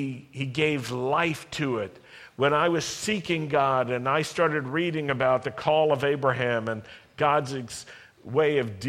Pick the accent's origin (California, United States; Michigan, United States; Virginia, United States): Virginia, United States; Well, some of them maybe were Baptists, Southern Baptists, because I grew up in Virginia.